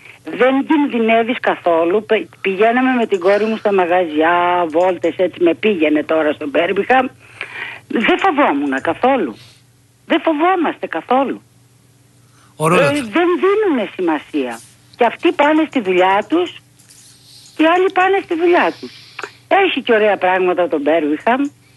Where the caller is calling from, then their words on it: Patras, Western Greece, Greece; είμαι από Πάτρα.